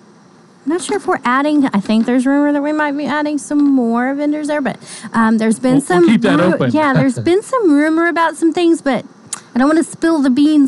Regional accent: Coffeyville, Kansas, United States; But, you know, I'm from Coffeeville, so I'm kind of partial

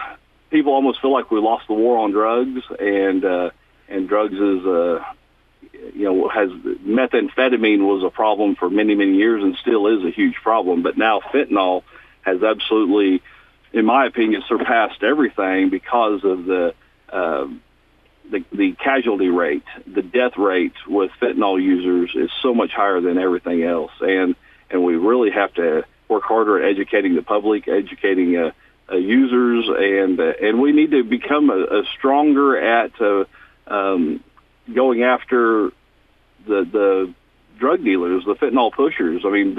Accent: Barnsdall, Oklahoma, United States; I'm a sixth-generation Osage County resident, born and raised in the Barnesdale area, where I live now, and I plan on being here my whole life.

